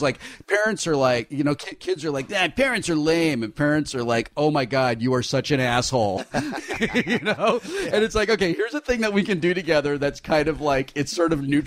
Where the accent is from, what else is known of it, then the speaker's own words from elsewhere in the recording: California, United States; Like, you know, we're from Southern California.